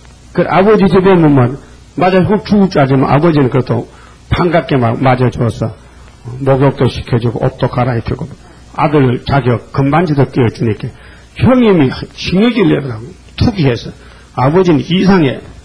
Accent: North Gyeongsang, South Korea; 근데 우리 고향은 아주 시골 골짜기인데 주 안개를 지나서 군위로 가다 보니까요.

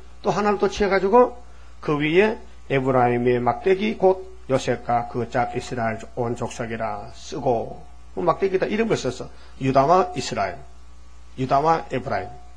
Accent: Uiseong, North Gyeongsang, South Korea; 나는 연고지가 의성입니다. 거기서 태어나 살았기 때문에.

